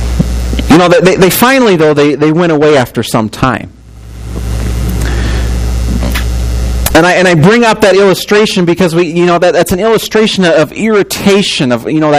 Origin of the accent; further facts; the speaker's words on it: Illinois, United States; When I grew up in Illinois, we'd have very windy days once in a while.